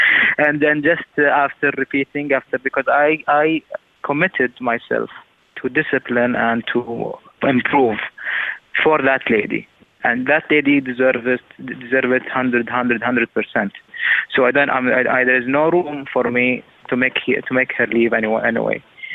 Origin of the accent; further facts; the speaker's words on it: Saudi Arabia; I am from Saudi Arabia.